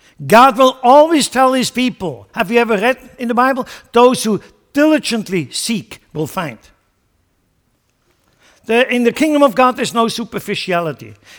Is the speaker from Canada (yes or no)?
no; Switzerland; now in United States; I come from Switzerland. I grew up in mountains.